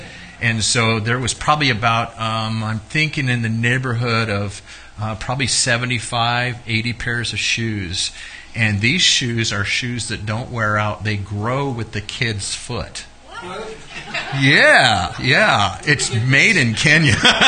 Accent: Grants Pass, Oregon, United States; moved away as an adult; now in Germany; I grew up in Grants Pass, so it was my home starting when I was about 12 years old, and that was back in 19...

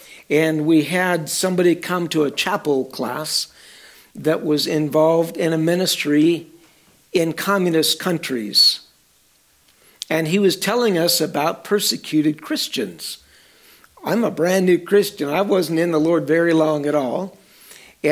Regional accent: United States; I'm a rich American. I'm rich because I'm an American.

